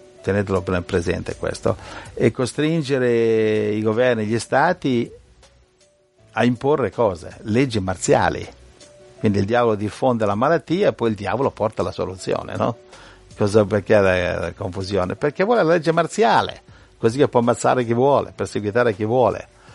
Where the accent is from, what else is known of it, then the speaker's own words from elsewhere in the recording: Lombardy, Italy; come il paesotto dove sono cresciuto io vicino a Milano, è piccolino